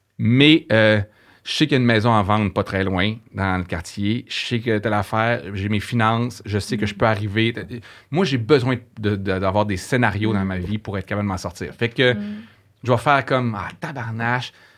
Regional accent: Jonquière, Quebec, Canada; Je viens du Saguenay. Je viens de Jonquière.

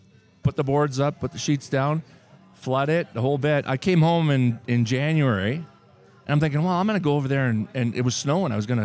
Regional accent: Calgary, Alberta, Canada; I grew up in Acadia.

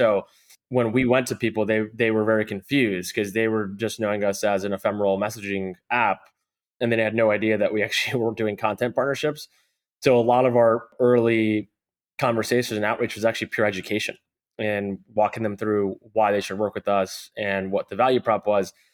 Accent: New Jersey, United States; I grew up outside of New York in Northern New Jersey.

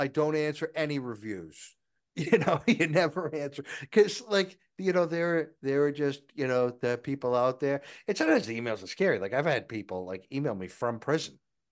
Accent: Boston, Massachusetts, United States; now in Tennessee, United States; So I moved to Tennessee from Boston, and that's why one of my books is about a detective from Boston to Tennessee.

